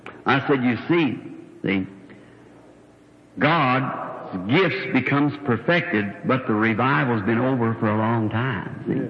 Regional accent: Louisville, Kentucky, United States; Billy Graham said in Louisville, when it's my hometown

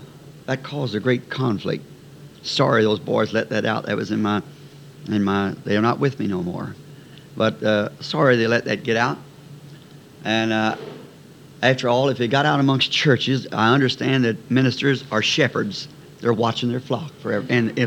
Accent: United States; As an American, I abide by the laws.

